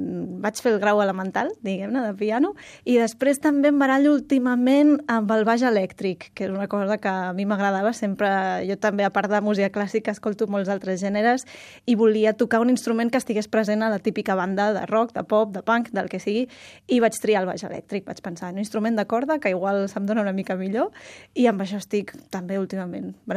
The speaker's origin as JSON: {"language": "Catalan", "town": "Santa Coloma de Gramenet", "region": "Catalonia", "country": "Spain", "said": "Vaig començar amb 7 anys a tocar-lo al Conservatori de Santa Coloma de Gramenet, que és d'on soc jo"}